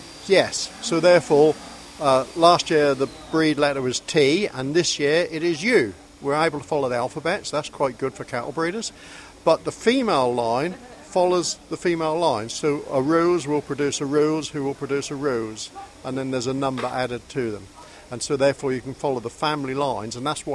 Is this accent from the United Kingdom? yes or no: yes; East of England, United Kingdom; I'm relatively new. I'm only 4 years, but I'm from Norfolk.